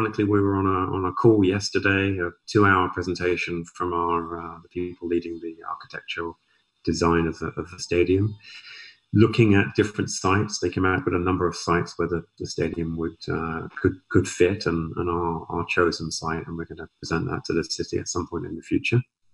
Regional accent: Southampton, South East England, United Kingdom; I'm obviously from Southampton

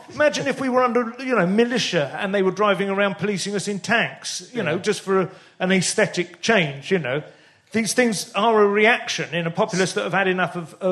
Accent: St Albans, East of England, United Kingdom; I grew up in St Albans.

